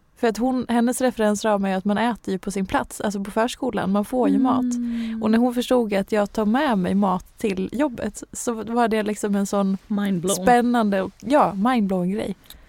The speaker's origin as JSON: {"language": "Swedish", "town": "Hedemora", "region": "Dalarna County", "country": "Sweden", "said": "Jag är ju från Hedemora, va?"}